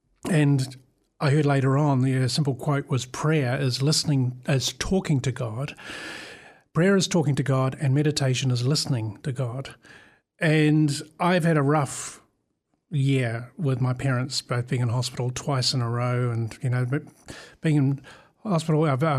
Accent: Wellington, New Zealand; I grew up in Miramar in Wellington, and I'm now living in Miramar. I work in Miramar. My parents live in Miramar.

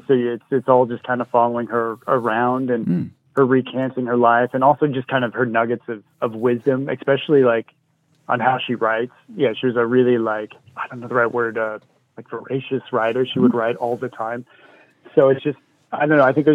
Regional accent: New Zealand; As a Kiwi superstar, yep.

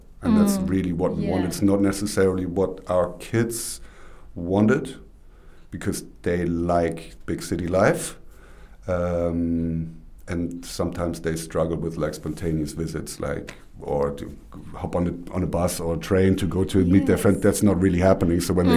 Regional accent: Hamburg, Germany; I was born and brought up in Hamburg most of my life, so I know it inside out, and it's a cool place. It's the second largest city in Germany, but it's a big city.

